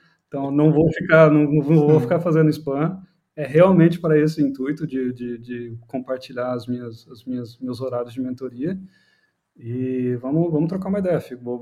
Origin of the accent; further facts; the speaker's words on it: Brazil; E, claro, eu sou brasileiro falando de brasileiros, né?